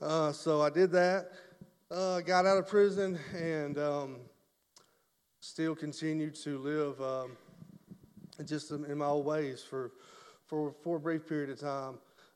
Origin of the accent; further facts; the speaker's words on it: Corner, Alabama, United States; I'm from Corner, Alabama. I'm 35 years old.